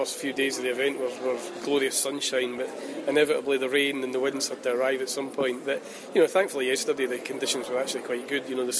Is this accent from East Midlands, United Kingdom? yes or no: no; Arbroath, Scotland, United Kingdom; Yeah, I'm from Arbroath.